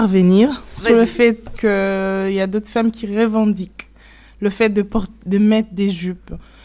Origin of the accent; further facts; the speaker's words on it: Goma, North Kivu, DR Congo; RDC, et à Goma, précisément, vu que moi je suis de Goma